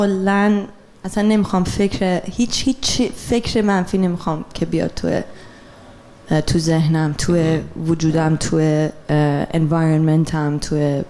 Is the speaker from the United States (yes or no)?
yes; Virginia, United States; اینجا ویرجینیا است توی خونه که من بزرگ شدم